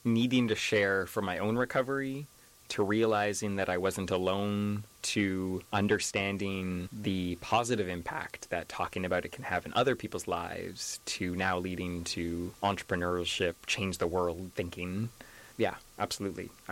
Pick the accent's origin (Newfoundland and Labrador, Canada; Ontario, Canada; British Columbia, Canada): British Columbia, Canada; I grew up in the Valley.